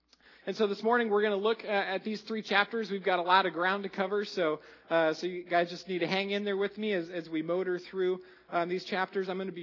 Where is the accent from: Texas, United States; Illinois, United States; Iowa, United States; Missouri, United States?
Iowa, United States; I'm from Iowa, so I'm a big Iowa State fan